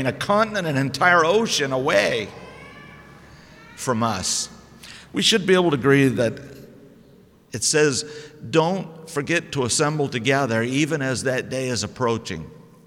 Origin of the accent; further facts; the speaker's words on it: Massachusetts, United States; I'm from Massachusetts. And there's a lot of millstones.